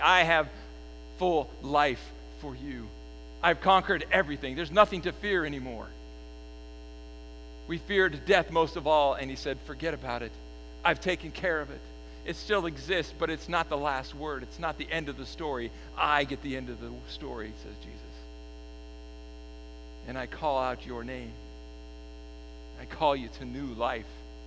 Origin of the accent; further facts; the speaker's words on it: California, United States; I grew up in the Bay Area, so I like to catch little glimpses of my past from there.